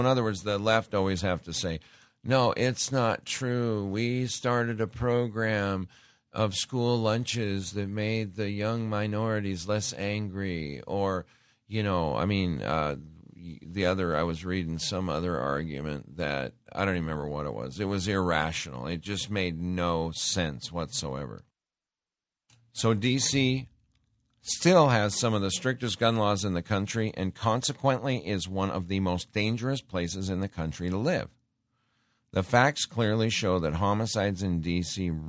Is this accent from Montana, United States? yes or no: yes; Montana, United States; you know, I'm from Montana. Go out to a little town of Montana and break into houses at night.